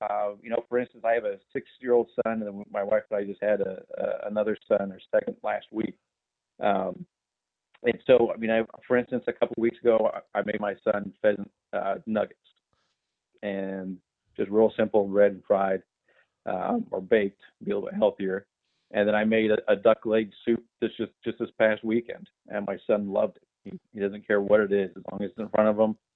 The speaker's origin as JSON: {"language": "English", "region": "Oregon", "country": "United States", "said": "I'm actually originally from Oregon, but currently living in Northern Virginia."}